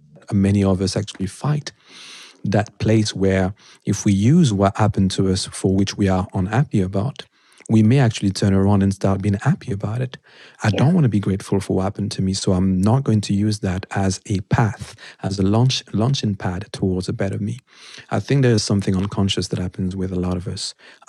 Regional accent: Paris, Île-de-France, France; English is a second language; I really disliked it because I'm French. I'm from Paris in particular.

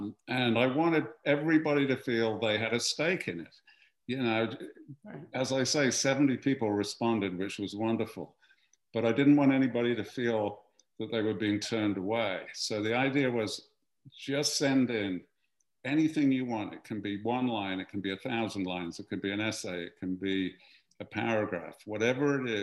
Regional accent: United Kingdom; people know I'm British

